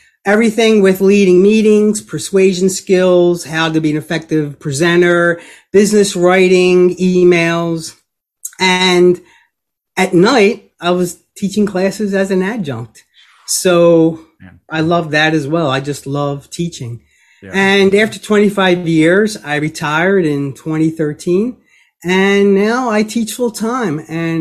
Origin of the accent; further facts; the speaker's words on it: Philadelphia, Pennsylvania, United States; Well, I'm born and raised in Philly. Actually, I grew up about 2 miles from U Sciences campus, so I haven't gone very far.